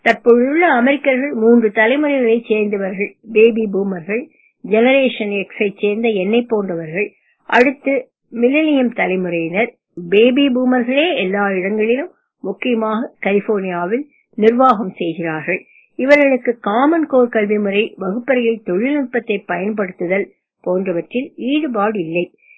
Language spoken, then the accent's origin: Tamil; Alappuzha, Kerala, India; also born or lived in England / Palakkad; அவர்கள் 1976 இங்கிலாந்து சென்றார்கள். நான் அங்குதான் பிறந்தேன். ஆனால் நான் கைக்குழந்தையாக இருக்கும் பொழுது என்னை கேரளத்தில் ஆலப்புழையில் இருந்த என் தாத்தா வீட்டிற்கு அனுப்பிவிட்டார்கள். என் சிறு வயதில் தாத்தா ஆலப்புழையிலிருந்து பாலக்காட்டுக்கு குடிபெயர்ந்தார்.